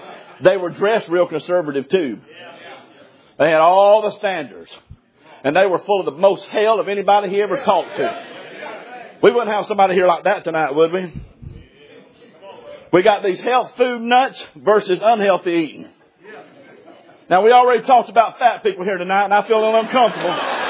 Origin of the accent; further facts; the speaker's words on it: Alabama, United States; now in Tennessee, United States; I'm from Alabama, brother. It sinks down there, and I'm in Tennessee preaching, and it sinks up there.